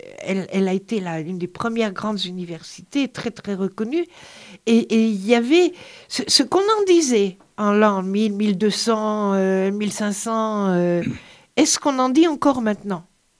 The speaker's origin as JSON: {"language": "French", "town": "Montpellier", "region": "Occitanie", "country": "France", "tie": "born or raised there", "also_born_or_lived": "Paris", "said": "c'est ce que j'ai connu moi dans ma jeunesse à Montpellier, à Paris."}